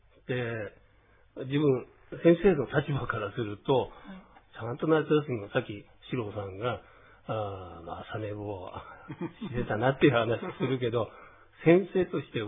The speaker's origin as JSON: {"language": "Japanese", "town": "Asahikawa", "region": "Hokkaido", "country": "Japan", "said": "自分は旭川なんですけど、旭川の夏半端なく暑いんで"}